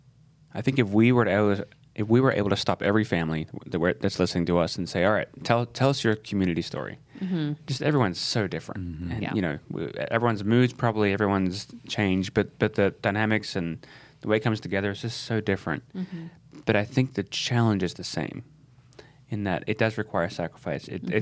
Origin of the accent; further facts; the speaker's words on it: Australia; And I say H because I'm from Australia